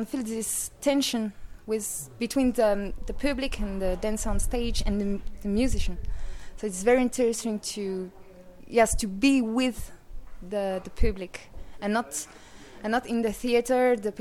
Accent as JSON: {"language": "English", "country": "France", "lives_now": "Sweden", "said": "I come from France, and I work in Sweden in another company."}